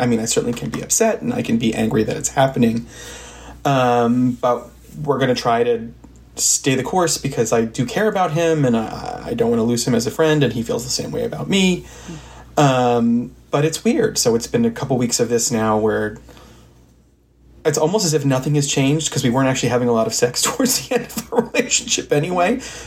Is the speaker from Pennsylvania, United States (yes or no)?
yes; Philadelphia, Pennsylvania, United States; I'm from Philly.